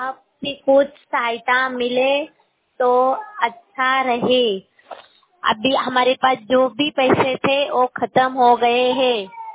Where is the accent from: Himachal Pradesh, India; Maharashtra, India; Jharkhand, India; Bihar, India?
Maharashtra, India; Pune; मैं पुणे के रहने वाली हूँ, अहमदाबाद में फंस गई हूँ।